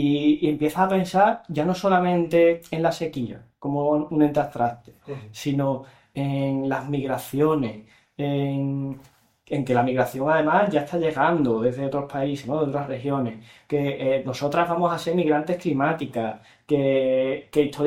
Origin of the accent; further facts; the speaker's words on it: Cádiz, Andalusia, Spain; soy de Cádiz.